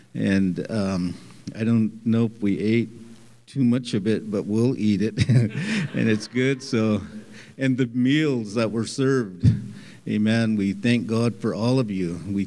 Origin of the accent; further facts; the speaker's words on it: Browning, Montana, United States; also born or lived in Washington; I'm from Browning. I'm born and raised partly on the Blackfeet Reservation there in Browning, Montana, and moved to the state of Washington as a young man and back and forth